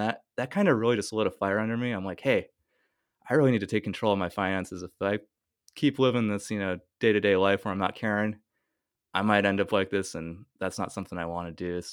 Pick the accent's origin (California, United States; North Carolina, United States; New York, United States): California, United States; Fremont; also born or lived in Memphis; I'm originally from Fremont, California.